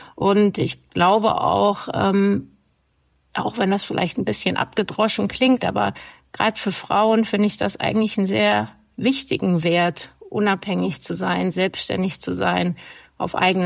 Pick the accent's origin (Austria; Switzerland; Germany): Germany; Hesse; born there; Ich bin in Hessen geboren, aber ich sage immer, ich bin Blutsbayer. Das bedeutet, dass meine Eltern beide aus Bayern kommen, also bayerisches Blut in meinen Adern fließt.